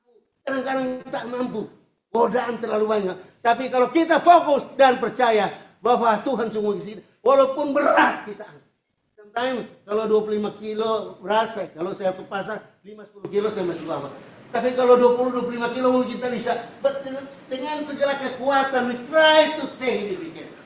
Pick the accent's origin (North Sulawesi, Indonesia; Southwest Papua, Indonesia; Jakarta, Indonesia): North Sulawesi, Indonesia; Manado; now in Singapore; dari kampung saya Manado tahun 1968 sampai di Singapura tahun 1971 sampai hari ini